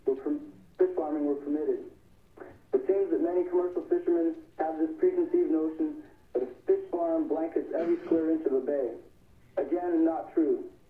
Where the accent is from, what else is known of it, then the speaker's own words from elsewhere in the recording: Alaska, United States; I'm 23 years old. I was born and raised in Alaska.